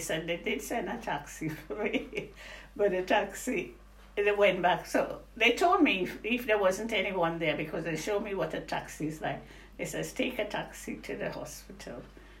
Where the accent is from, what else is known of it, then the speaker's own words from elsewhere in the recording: Trinidad & Tobago; I was accepted from the Ministry of Health in Trinidad by my old aunt and the health authority